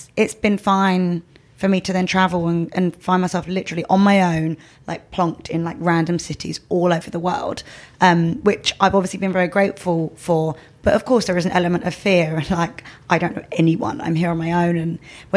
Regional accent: London, United Kingdom; I was born and bred in London. So like, London is like my place.

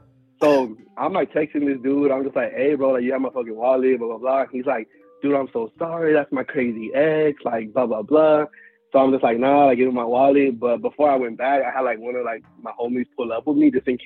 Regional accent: Houston, Texas, United States; And I'm from Houston. So, like, Houston's so big where, like, you would drive, like, a whole hour 15 across town, and you're, like, still in Houston, you know?

